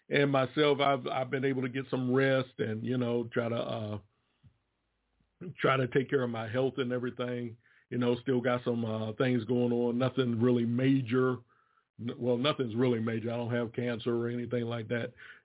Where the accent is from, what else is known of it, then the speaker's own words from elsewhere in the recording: Washington, D.C., United States; moved away as an adult; also born or lived in Roanoke, Virginia; now in Durham, United States; I was born in Roanoke, Virginia. Grew up in the Washington, D.C. metropolitan area and decided to move down here. And I've been down here since 1988. You know, I was 19 years old when I first started living down here